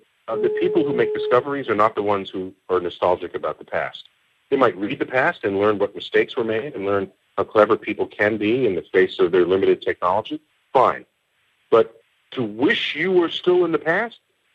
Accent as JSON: {"language": "English", "country": "United States", "said": "maybe some of that's just being American because we kind of like doing that."}